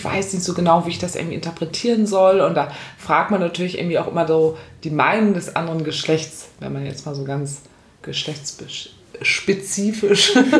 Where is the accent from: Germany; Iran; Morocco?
Germany; Hamburg; wir kommen ja aus Hamburg